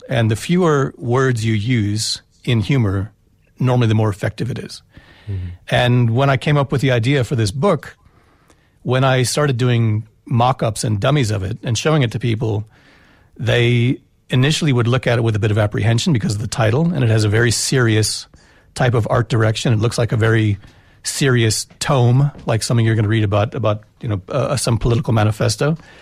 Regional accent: United States; moved away as an adult; now in South Africa; I came here from America. I've got a South African background. I've got two passports. My father was born here. I grew up in the States.

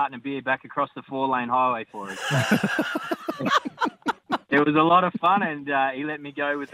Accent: Australia; I was from Australia

